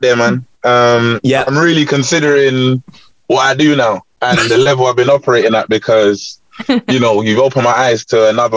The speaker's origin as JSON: {"language": "English", "town": "Tottenham", "region": "London", "country": "United Kingdom", "tie": "born or raised there", "said": "And, you know, growing up in Tottenham"}